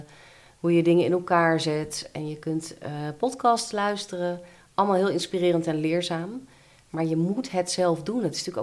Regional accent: Netherlands; also born or lived in England, United Kingdom / United States; Ja, ik ben in Engeland geboren, maar het grootste deel in Nederland opgegroeid.

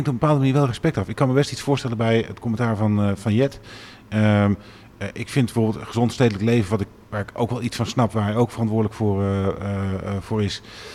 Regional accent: Utrecht, Netherlands; En dat wij als Utrechters besluiten om ons afval naast een volle container te pleuren.

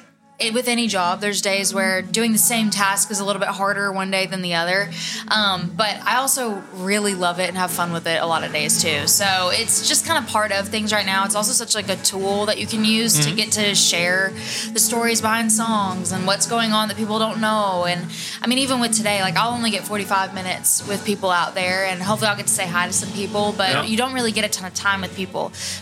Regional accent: Rockwall, Texas, United States; I mean, Rockwall, Texas, it don't have like some stadium

